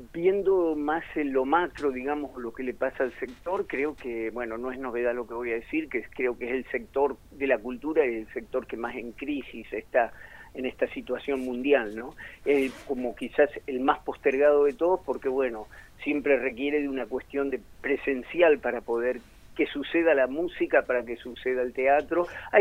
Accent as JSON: {"language": "Spanish", "town": "El Bolsón", "region": "Río Negro", "country": "Argentina", "said": "12 integrantes son de Puelo y 3 somos de Bolsón"}